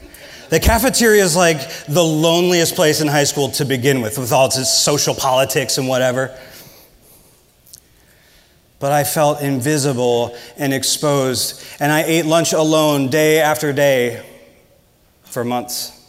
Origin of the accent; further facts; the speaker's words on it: Midwest, United States; accent: Midwestern; Some sarcastic remark about my accent, because I'm from the Midwest and Midwesterners have weird Midwestern accents.